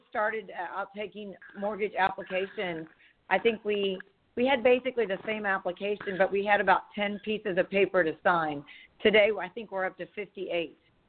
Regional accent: San Antonio, Texas, United States; also born or lived in Tulsa; now in College Station, United States; I then grew up in San Antonio for up through high school.

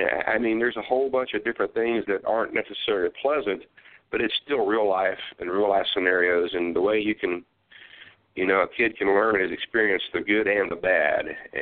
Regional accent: Ohio, United States; Well, I mentioned I grew up on a big farm in southwestern Ohio, and I was the oldest of six kids.

